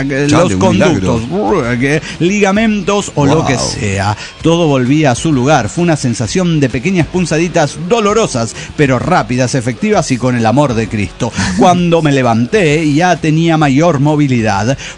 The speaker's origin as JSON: {"language": "Spanish", "region": "Querétaro", "country": "Mexico", "said": "de Querétaro, México."}